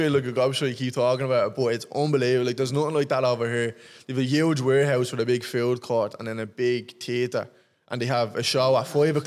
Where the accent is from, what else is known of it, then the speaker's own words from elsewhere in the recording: Dublin, Leinster, Ireland; No, I'm from Drimnagh, but I've lived out there the last year or so.